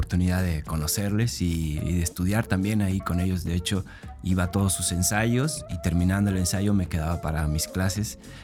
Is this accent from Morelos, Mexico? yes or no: yes; Cuernavaca, Morelos, Mexico; also born or lived in Buenos Aires, Argentina; yo nací en Buenos Aires, Argentina. Soy hijo de mamá mexicana y papá argentino, y me crié aquí en México. Casi toda mi vida llevo aquí en Cuernavaca, precisamente. Soy más guayabo que nada.